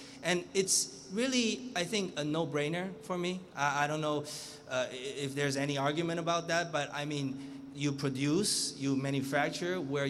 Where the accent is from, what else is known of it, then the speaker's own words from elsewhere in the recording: Vancouver, British Columbia, Canada; I grew up in Vancouver, Canada, and I went to University of Toronto. After graduation, I lived in several cities across Asia.